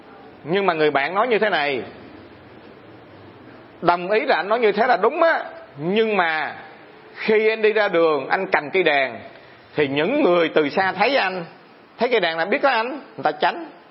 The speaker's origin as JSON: {"language": "Vietnamese", "town": "Phan Thiet", "region": "Bình Thuận", "country": "Vietnam", "tie": "born or raised there", "said": "ở chỗ Phan Thiết quê tôi nè"}